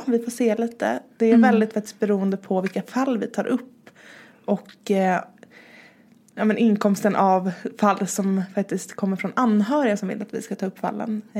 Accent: Stockholm, Stockholm County, Sweden; now in Malmö, Sweden; Jag är faktiskt nedflyttad från Stockholm. Jag flyttade ner till Malmö för drygt 4 år sedan. Och bor ihop med min man och mina 2 katter på Möllan.

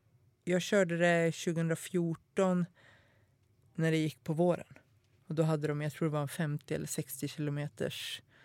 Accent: Köping, Västmanland County, Sweden; gård utanför Köping som ligger i närheten.

